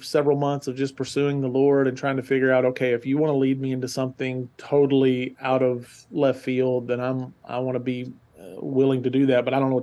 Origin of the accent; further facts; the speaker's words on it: Tennessee, United States; now in Louisville, United States; So I live in Louisville, Kentucky. I've been here since 2004. I'm from Tennessee originally, moved to Louisville to work at the University of Louisville.